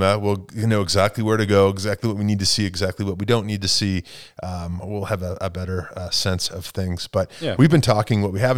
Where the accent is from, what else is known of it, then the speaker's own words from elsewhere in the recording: Chicago, Illinois, United States; now in Denver, United States; And I came from Chicago, where we lived in a German neighborhood.